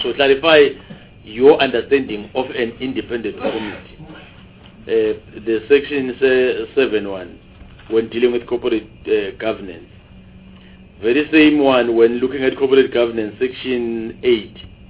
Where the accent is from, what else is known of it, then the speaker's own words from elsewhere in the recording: Mpumalanga, South Africa; I'm from Mpumalanga.